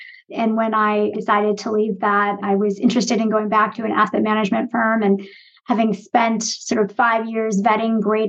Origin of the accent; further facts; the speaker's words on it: Massachusetts, United States; So I grew up outside of Boston and I went to school at the University of Michigan.